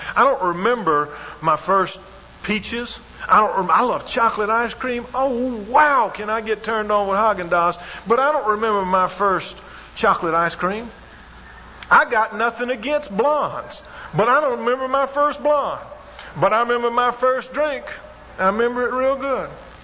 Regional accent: Alabama, United States; maybe I'm a redneck from Alabama

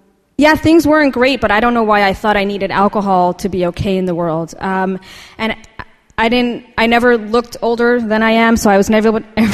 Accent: Los Angeles, California, United States; moved away as an adult; now in New York, United States; I grew up in Los Angeles, and like a couple months before I turned 21, I moved to New York.

